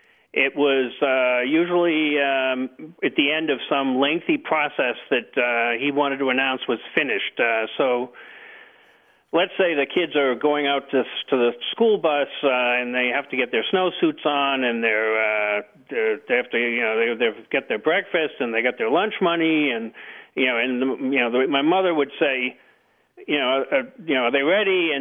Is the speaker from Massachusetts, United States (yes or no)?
yes; Boston, Massachusetts, United States; now in Moretown, United States; I live in Moortown, Vermont. I grew up in the Boston area.